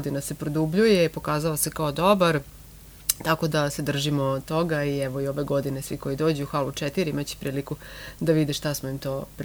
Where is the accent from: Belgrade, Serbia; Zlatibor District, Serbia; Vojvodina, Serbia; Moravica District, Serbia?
Vojvodina, Serbia; Ruma; evo, konkretno kod nas u Rumi